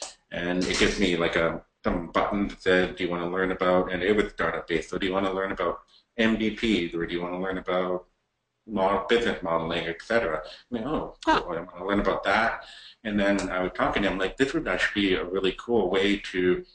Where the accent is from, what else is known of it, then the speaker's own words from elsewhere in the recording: Canada; I got into hockey normally because I love hockey and I'm Canadian.